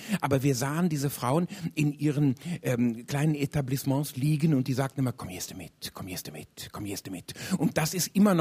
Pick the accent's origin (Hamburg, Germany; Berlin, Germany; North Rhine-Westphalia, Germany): North Rhine-Westphalia, Germany; Ödekoven; Ich bin in der Voreifel groß geworden, die nennt man auch die rheinische Toskana. Das ist keine Beschönigung, das ist eine Irreführung. Der Ort hieß noch dazu Ödekofen und hatte diesen Namen auch, glaube ich, verdient.